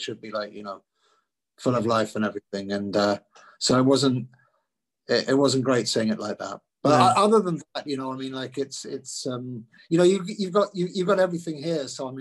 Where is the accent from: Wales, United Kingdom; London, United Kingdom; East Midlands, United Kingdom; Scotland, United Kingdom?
London, United Kingdom; also born or lived in Eastbourne; I lived in London since I was eight, and we moved around with it.